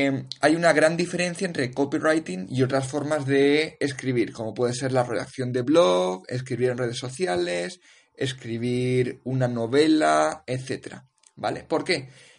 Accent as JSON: {"language": "Spanish", "town": "Valencia", "region": "Valencian Community", "country": "Spain", "tie": "born or raised there", "moved": "as an adult", "said": "Desde que salí de Valencia, donde me crié y donde estudié, hasta pasar por varios países trabajando de muchísimas cosas"}